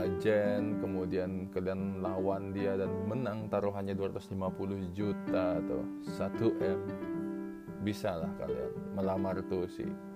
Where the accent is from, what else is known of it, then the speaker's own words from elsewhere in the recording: Bali, Indonesia; Saya nih sebagai orang Bali mikir malah nggak ragu gitu, bisa.